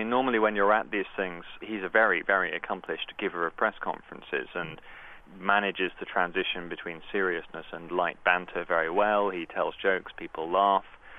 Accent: United Kingdom; I'm a British journalist who works at an American news organization

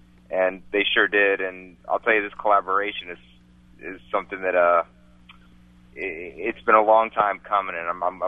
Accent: New Orleans, Louisiana, United States; These are songs that we play our entire life growing up in New Orleans

